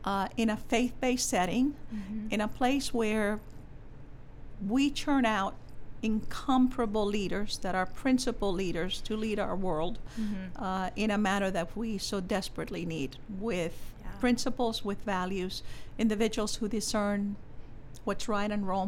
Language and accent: English; Spain; I grew up in Spain, mm-hmm. in a convent.